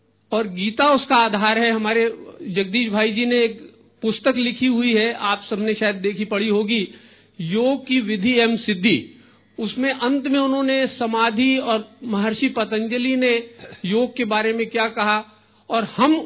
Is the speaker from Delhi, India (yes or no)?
no; Jabalpur, Madhya Pradesh, India; जबलपुर से हूं, 2003 से ज्ञान में हूं.